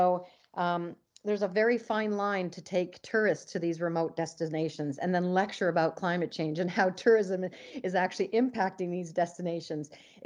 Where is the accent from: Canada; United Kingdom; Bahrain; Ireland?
Canada; also born or lived in Norway; I was born in Norway. I grew up in Canada, and I've traveled around a lot since my father was a sea captain.